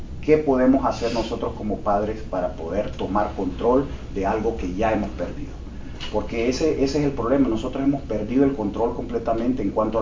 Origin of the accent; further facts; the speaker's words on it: Honduras; Soy hispano, soy de Honduras.